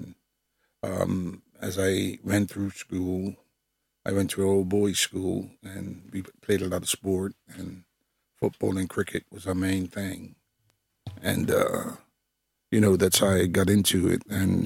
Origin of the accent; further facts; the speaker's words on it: Bermuda; I'm from Bermuda, former West Ham United football player.